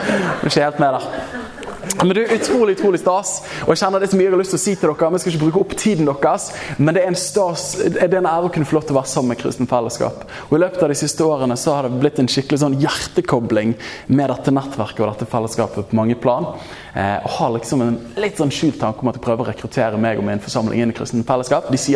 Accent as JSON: {"language": "Norwegian", "town": "Bergen", "region": "Vestland", "country": "Norway", "tie": "born or raised there", "said": "så vokste jeg opp i Åsane bydel, som er det flyter av melk og honning der. Og vokste opp i en trygg kristen familie."}